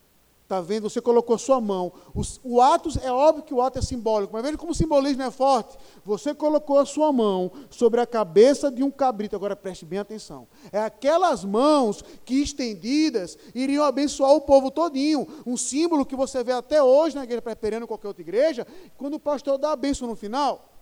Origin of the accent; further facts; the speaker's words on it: Pernambuco, Brazil; E aí eu, como pernambucano, sou tão chato nisso que eu digo assim, há do que se gabar nisso, Pernambuco